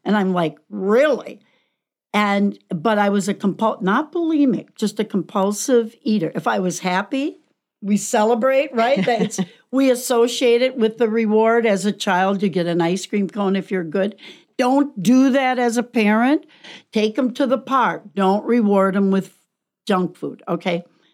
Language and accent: English; Wisconsin, United States; Yeah, I'm from Wisconsin. I went to the University of Wisconsin.